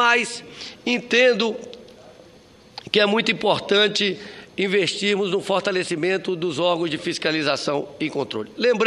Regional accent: Brazil; fico muito feliz como brasileiro

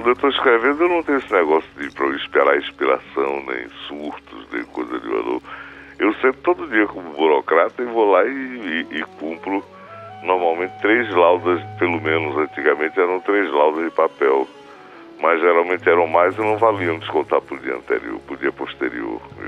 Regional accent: Bahia, Brazil; passei a adolescência, que são bem anos também formativos da vida na Bahia, como baiano, porque eu era nascido na Bahia, embora eu considerasse sergipano, mas eu nasci fisicamente na Bahia. E durante muito tempo me achei sergipano deslocado, emigrado.

